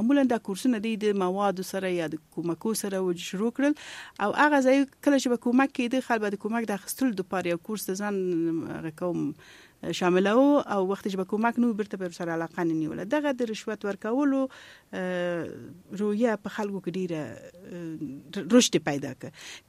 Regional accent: Kabul, Afghanistan; also born or lived in Balkh; هغه وخت دغه لپاره ما درس ده په کابل کې ویلې دی او لویه شوې په کابل کې.

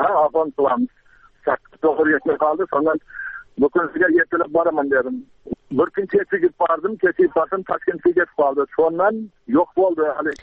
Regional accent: Jizzakh, Jizzakh Region, Uzbekistan; Men Jizzax obodidan … 65-yilda tug'ilganman.

